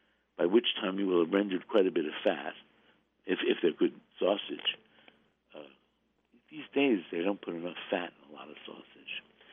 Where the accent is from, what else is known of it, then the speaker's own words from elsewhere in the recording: New York, United States; I don't know what you say. I'm a New Yorker. I say online.